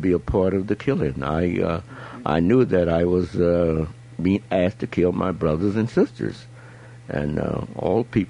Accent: Arkansas, United States; born there; In Arkansas.

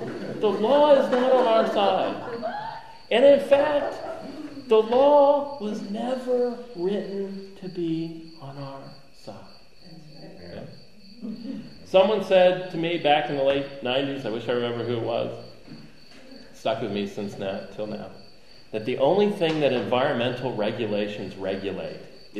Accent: Alabama, United States; born there; I was born in Alabama, so I can tell it.

